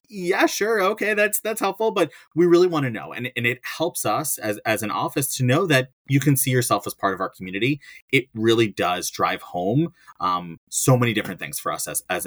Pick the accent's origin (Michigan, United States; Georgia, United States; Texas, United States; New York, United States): New York, United States; I'm a storyteller. I'm a New Yorker, so I'll tell you that quick story.